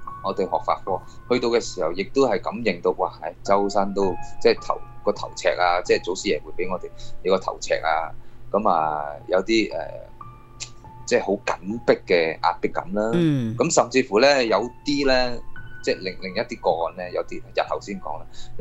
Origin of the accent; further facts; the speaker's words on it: Guangdong, China; 我唔知道我哋广东人咧，尤其是咧就好兴就拜到满天神佛嘅